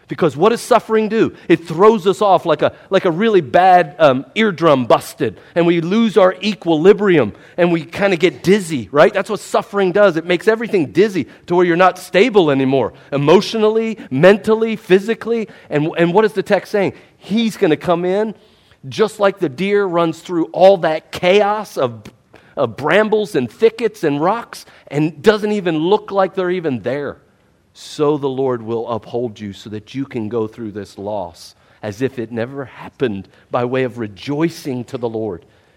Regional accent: West Virginia, United States; See, I'm from West Virginia. I'm not from the city, like most of you. I pray for you. You all make fun of West Virginians? It's a glorious life to live in the mountains.

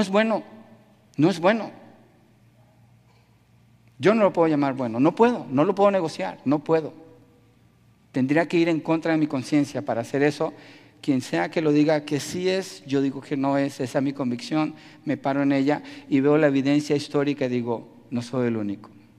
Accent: Colombia; En mi país, en Colombia

